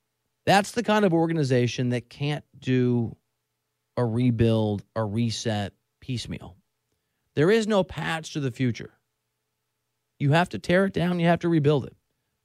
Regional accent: Iowa, United States; And if you're in Detroit, and I'm from near there, I'm from Iowa, a bunch of my friends from Detroit, Michigan, it's been a really brutal slog.

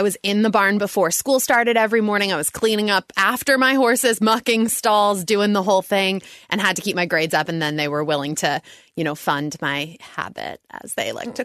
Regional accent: Philadelphia, Pennsylvania, United States; Born and raised. Grew up on the main line. Went to Friends Central. This is like my hometown here.

